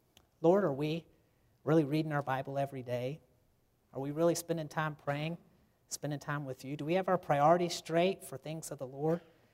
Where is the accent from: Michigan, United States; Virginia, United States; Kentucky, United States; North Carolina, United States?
Virginia, United States; Up where I grew up in Virginia, all the churches there that are started are splits off of other churches